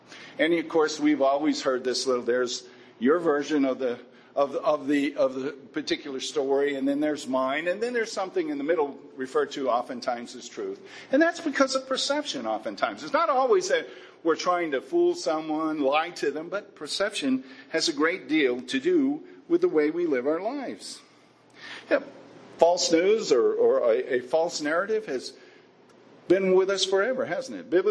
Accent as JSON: {"language": "English", "town": "Estancia", "region": "New Mexico", "country": "United States", "said": "I'm a hayseed from Estancia, New Mexico."}